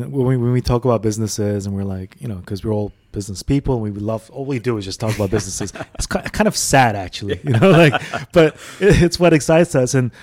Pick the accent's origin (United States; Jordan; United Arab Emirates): United Arab Emirates; Dubai; And so we grew up in El Guerra Center, but then people started to slowly move towards Marina